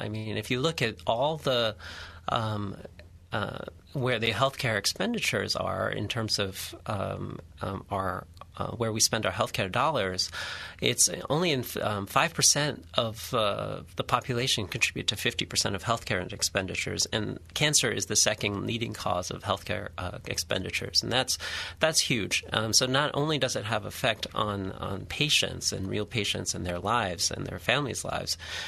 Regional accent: Philippines; I'm Filipino by culture, and there's a lot of smoked meat, processed meat, Spam for breakfast, corned beef for breakfast.

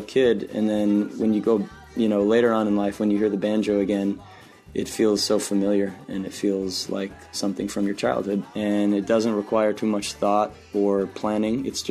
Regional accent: New York City, New York, United States; Growing up in New York City, you know, we sort of get exposed to and listen to all different kinds of music

